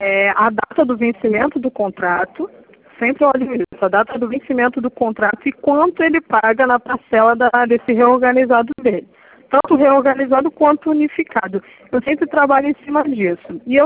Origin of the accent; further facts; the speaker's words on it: Nova Iguaçu, Rio de Janeiro, Brazil; sou de Nova Iguaçu 1.